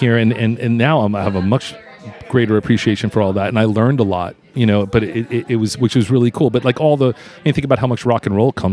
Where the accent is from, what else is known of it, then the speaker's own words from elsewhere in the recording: Long Island, New York, United States; She was from 20 minutes away from where I grew up on Long Island.